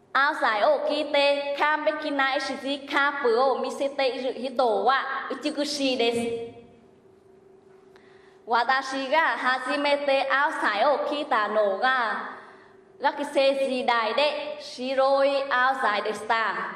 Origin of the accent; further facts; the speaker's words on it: Vietnam; Japanese is a second language; moved away as an adult; now in Japan; ベトナムから来ました。株式会社タイゾーの番工場で働いています。日本に来て3年になります。